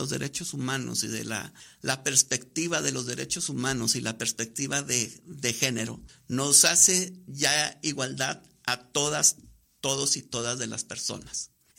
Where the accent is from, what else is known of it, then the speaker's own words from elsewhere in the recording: Culiacán, Sinaloa, Mexico; Yo soy de Culiacán, Sinaloa, y Durango a mí me ha tratado con los brazos abiertos.